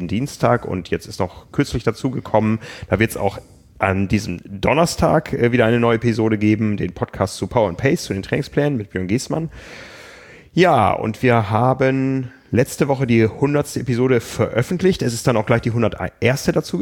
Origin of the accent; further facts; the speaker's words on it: Osnabrück, Lower Saxony, Germany; ich bin von Osnabrück, von meiner Heimatstadt